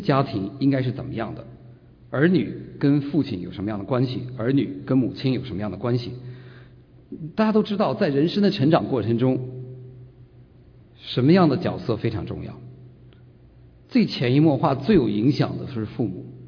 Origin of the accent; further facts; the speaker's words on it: northern China, China; 然后我现在有点改了，因为我在北方长大